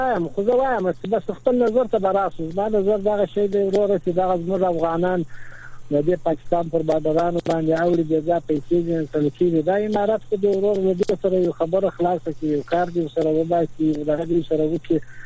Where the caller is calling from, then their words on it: Zabul, Afghanistan; زابل ولایت